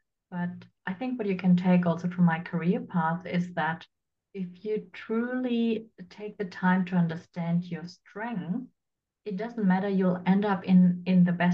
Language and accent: English; Germany; So my parents decided to move to Germany when I was a child. And so I grew up here in Germany. My parents didn't speak German, I didn't speak German. And we basically started a new life here in Germany.